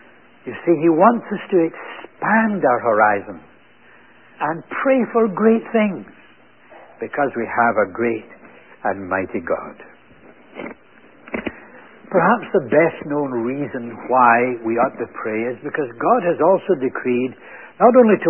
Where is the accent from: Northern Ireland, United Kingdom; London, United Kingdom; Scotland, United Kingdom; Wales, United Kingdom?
Scotland, United Kingdom; Now, I was brought up in Scotland.